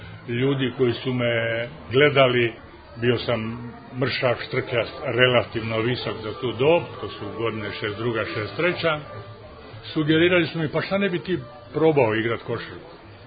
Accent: Zagreb, City of Zagreb, Croatia; Rođen sam u Zagrebu, na laganoj periferiji Zagreba, u klasičnoj radničkoj porodici

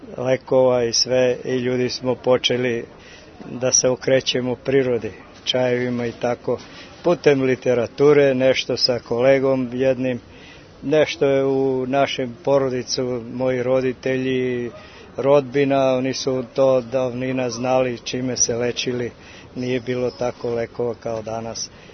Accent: Pirot, Southern and Eastern Serbia, Serbia; dolazim iz Pirota, bavim se sakupljanjem prirodnog samoniklog bilja na području Stare planine Pirot okolina.

